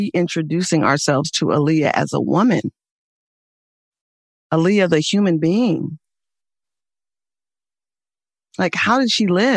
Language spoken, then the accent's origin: English; Oakland, California, United States; I'm not a Detroit scholar. I come from Oakland.